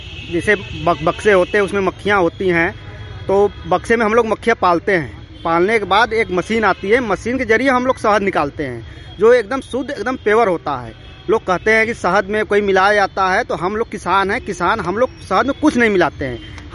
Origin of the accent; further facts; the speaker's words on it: Varanasi, Uttar Pradesh, India; मैं बनारस का रहने वाला हूँ। मैं मधुमक्खी पालन करता हूँ।